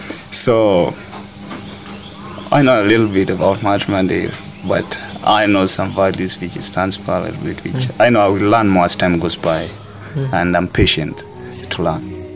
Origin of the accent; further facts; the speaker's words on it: Kenya; I'm from Kenya. Yeah.